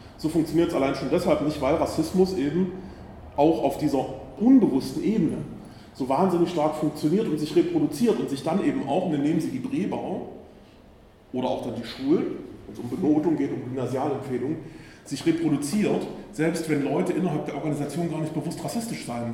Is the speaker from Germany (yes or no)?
yes; East Germany, Germany; die empfehle ich immer sehr gerne als Ostdeutscher.